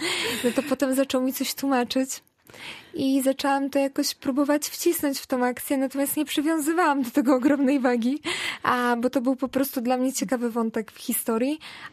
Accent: Police, West Pomeranian Voivodeship, Poland; now in Szczecin, Poland; opisywałam też Police, które kocham całym sercem, bo to moje rodzinne miasto. Natomiast od kiedy mieszkam w Szczecinie

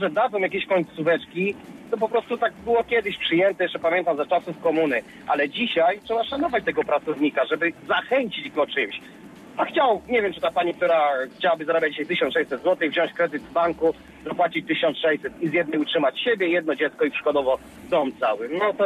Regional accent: Szczecin, West Pomeranian Voivodeship, Poland; ja jestem ze Szczecina

